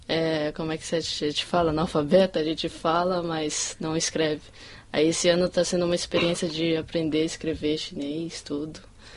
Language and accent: Portuguese; Brazil; born there; Nasci no Brasil, meus pais vieram da China.